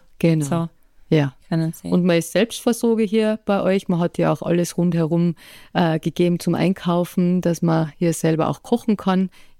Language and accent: German; Tyrol, Austria; bei uns in Tirol.